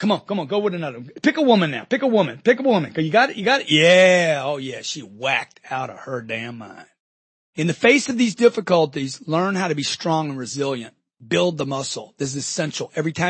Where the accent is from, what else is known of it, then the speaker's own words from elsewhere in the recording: Louisiana, United States; When I'm young and broke, I'm growing up in Louisiana, middle class, being told, be grateful you got a bike.